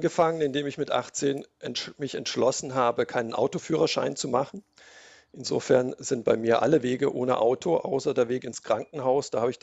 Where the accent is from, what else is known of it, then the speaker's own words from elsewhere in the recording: Baden-Württemberg, Germany; Ich komme aus der Gegend vom Kaiserstuhl.